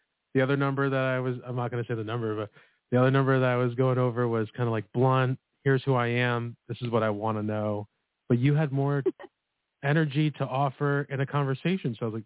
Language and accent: English; New York, United States; I'm from New York.